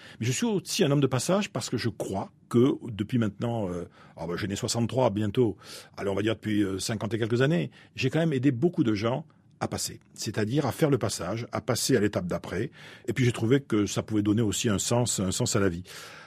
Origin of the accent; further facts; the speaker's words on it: Bayonne, Nouvelle-Aquitaine, France; also born or lived in Bordeaux; on est arrivé là-bas en 1685. Donc je suis un protestant, huguenot, je suis un enfant du soleil, je suis aussi un enfant du sud-ouest, parce que je suis né à Bordeaux, j'ai grandi à Bayonne.